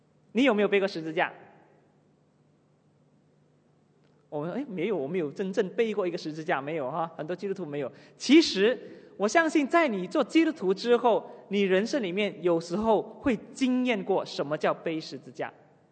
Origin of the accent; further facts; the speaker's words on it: Kuala Lumpur, Malaysia; 你知道我们吉隆坡人都有这种心态啊